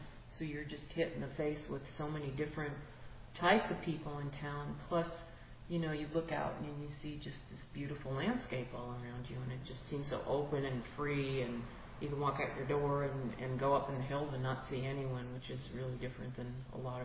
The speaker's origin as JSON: {"language": "English", "region": "New Jersey", "country": "United States", "tie": "born or raised there", "lives_now": "Montana, United States", "said": "Yeah, I grew up in New Jersey. And it's pretty wild that I am all the way out here."}